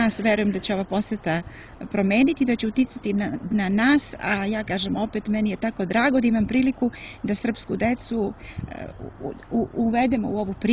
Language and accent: Serbian; Prizren, Prizren District, Kosovo; born there; Ja sam rođena u Prizrenu. Rođena sam u svešteničkoj porodici